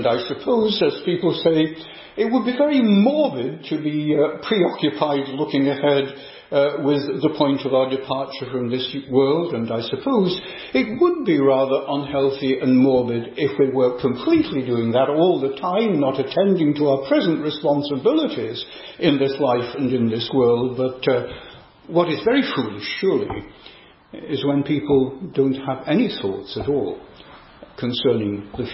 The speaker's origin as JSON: {"language": "English", "region": "Yorkshire and the Humber", "country": "United Kingdom", "also_born_or_lived": "Northern Ireland", "said": "I remember when we moved from Northern Ireland to East Yorkshire. I am a Yorkshireman, moving back to my own county."}